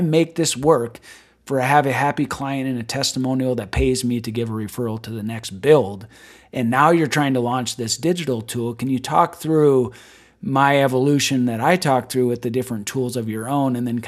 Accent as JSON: {"language": "English", "region": "South Dakota", "country": "United States", "tie": "born or raised there", "said": "of a guy from me growing up in the Black Hills of South Dakota."}